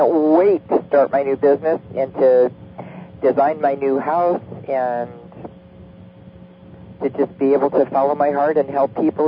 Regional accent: California, United States; there's some of much of it that isn't beautiful to me because I'm from California.

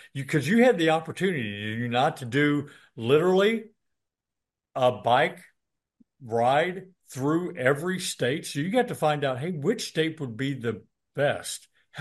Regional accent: Illinois, United States; now in Houston, United States; I am from Southern Illinois

